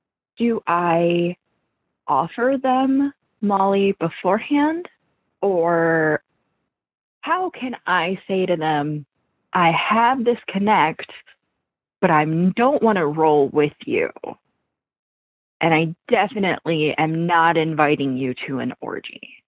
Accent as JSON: {"language": "English", "town": "Anchorage", "region": "Alaska", "country": "United States", "said": "Hey, Dan. I am from Anchorage, Alaska. I'm about to turn 30."}